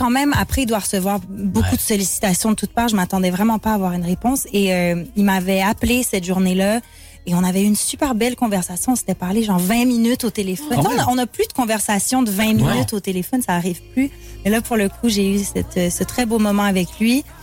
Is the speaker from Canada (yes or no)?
yes; Quebec, Canada; Parce que, bon, évidemment, vous le savez, je suis québécoise.